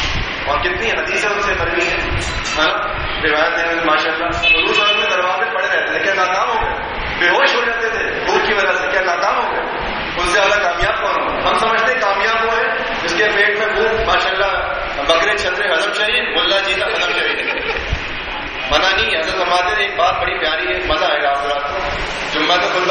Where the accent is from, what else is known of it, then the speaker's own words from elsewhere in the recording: Hyderabad, Sindh, Pakistan; اتنا ان کو حیدرآباد سے پیار تھا, میں حیدرآباد کا ہوں.